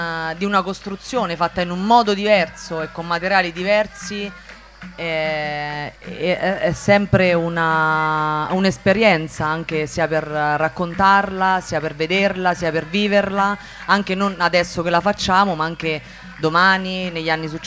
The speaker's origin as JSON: {"language": "Italian", "town": "Rieti", "region": "Lazio", "country": "Italy"}